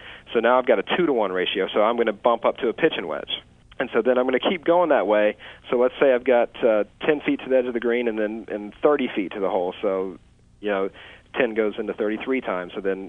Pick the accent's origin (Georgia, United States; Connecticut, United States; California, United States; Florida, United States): Georgia, United States; Atlanta; And a good just mechanical short game tip that my instructor that I grew up learning from in Atlanta taught me